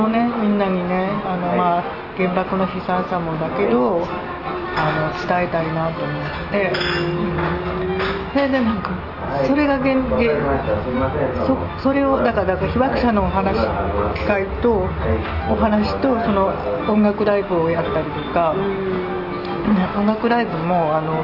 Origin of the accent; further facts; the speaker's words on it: Kobe, Hyogo, Japan; born there; moved away as an adult; 神戸生まれなんですよ、ね、神戸生まれで、も私ね、海外は別に全然行きたくない人だったのに、旦那の海外赴任がそれでね、もう全然行きたくないのに海外に住むことになって